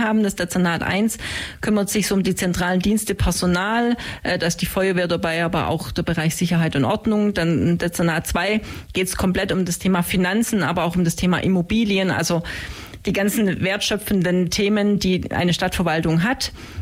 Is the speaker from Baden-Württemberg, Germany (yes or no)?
yes; Ulm, Baden-Württemberg, Germany; ich bin tatsächlich in Ulm, in Söflingen geboren, bin in Ulm aufgewachsen, habe in Ludwigsburg studiert, noch mit Auslandsaufenthalten, so nennt sich das bei württembergischen Studenten in Bayreuth. Und ich wohne in Ulm, tatsächlich auf dem Eselsberg